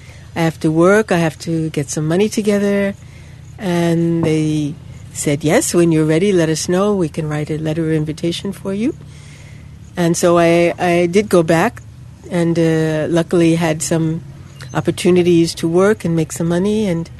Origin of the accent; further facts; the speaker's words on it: United States; I'm from the States, and I'm working in theater, and I'm traveling around India.